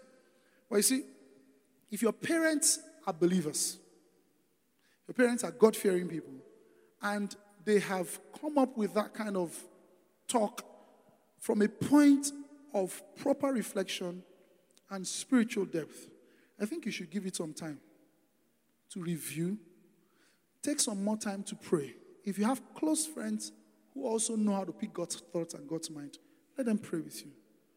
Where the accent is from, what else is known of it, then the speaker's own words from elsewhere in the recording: Delta, Nigeria; So, I mean, I'm from Delta State. My wife from Ogun State.